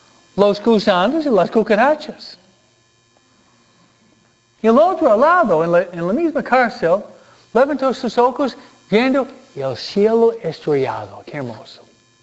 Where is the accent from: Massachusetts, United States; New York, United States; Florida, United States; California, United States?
New York, United States; Manhattan; Y fue en pleno centro de Nueva York. Yo vengo de Manhattan.